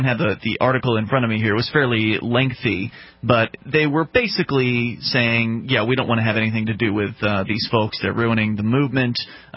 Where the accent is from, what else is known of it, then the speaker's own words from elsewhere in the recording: Florida, United States; I come from Florida.